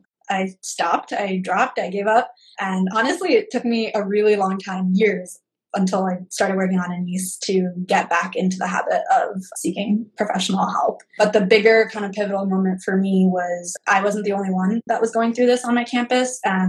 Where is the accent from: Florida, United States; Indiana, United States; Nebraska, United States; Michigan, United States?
Florida, United States; Orlando; I'm second generation South Asian American, and I grew up in Orlando, Florida.